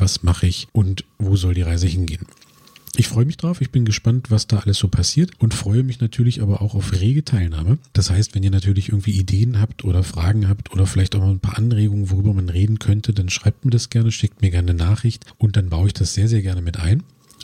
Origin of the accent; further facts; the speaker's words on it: Cottbus, Brandenburg, Germany; Ich komme aus Cottbus und habe das Glück, dass der Spreewald nicht sehr weit weg ist.